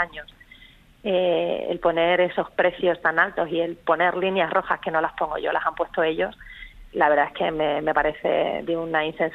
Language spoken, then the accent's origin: Spanish; Extremadura, Spain; encargarme de dar solución a los problemas que tiene mi tierra, que lleva mucho tiempo estancada